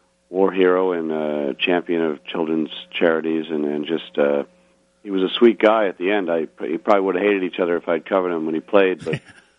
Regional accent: Groton, Massachusetts, United States; And Peter Gammons is from Groton, my hometown as well, and he was a good mentor and role model.

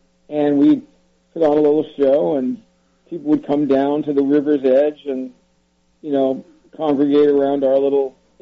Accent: United States; I am not either left-wing or right-wing. I'm an American

